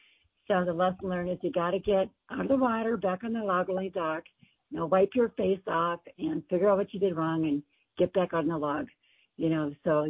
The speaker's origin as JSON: {"language": "English", "town": "Hayward", "region": "Wisconsin", "country": "United States", "tie": "born or raised there", "said": "Where I grew up in Hayward, Wisconsin, is where they have the World Lumberjack Championships."}